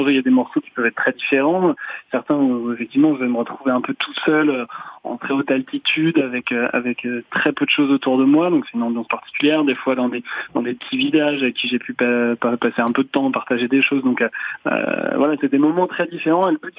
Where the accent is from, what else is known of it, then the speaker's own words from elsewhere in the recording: France; chez moi en France.